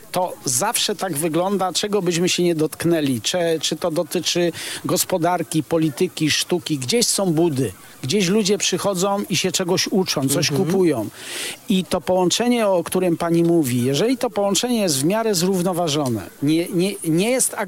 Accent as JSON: {"language": "Polish", "region": "southern Poland", "country": "Poland", "said": "ja jestem z południa Polski, skąd ten Bałtyk. No, ja pracowałem przez kilkanaście lat z Wisłą i mieszkam niedaleko źródeł Wisły."}